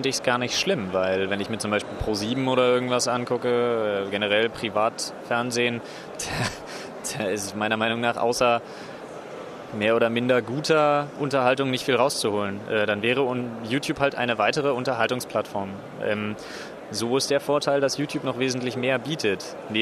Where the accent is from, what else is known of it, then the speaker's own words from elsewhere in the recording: Berlin, Germany; Ich bin ja in Berlin geboren und aufgewachsen. Ich bin so ein kleiner Stadtpatriot